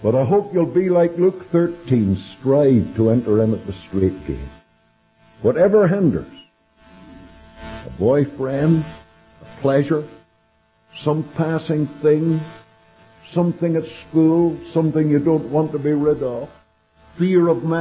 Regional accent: Canada; I'm a Canadian. Absolutely, I'm proud to be one.

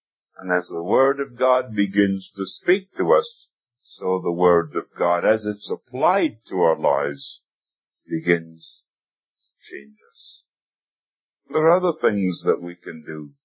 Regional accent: Scotland, United Kingdom; not too far from where I was born and raised in Scotland.

